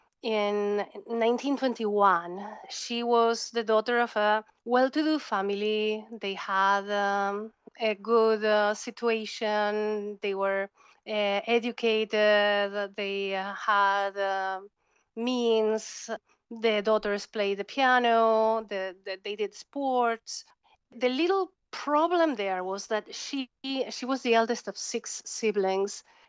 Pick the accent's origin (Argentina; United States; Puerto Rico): Argentina; English is a second language; I'm from Argentina. I was born and raised in Argentina, far away, during a time where, without internet and still during the Cold War and everything